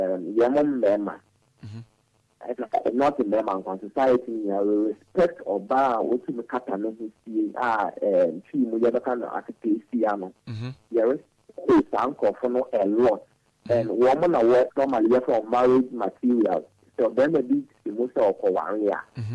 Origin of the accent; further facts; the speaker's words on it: Ghana; Ghanaians are following … as a Ghanaian who be … not because of their appearance.